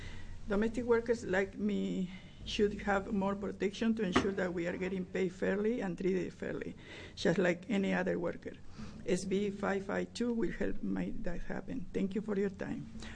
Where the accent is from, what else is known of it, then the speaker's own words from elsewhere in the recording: Argentina; now in Keizer, United States; I'm originally from Argentina. I'm a longtime Oregon resident, and I live in Kaiser right now.